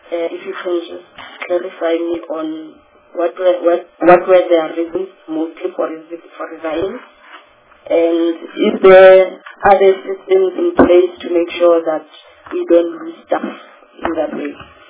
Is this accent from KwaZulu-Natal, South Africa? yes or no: no; North West, South Africa; And how do we as rural, if I'm coming from Northwest, we have so many rural areas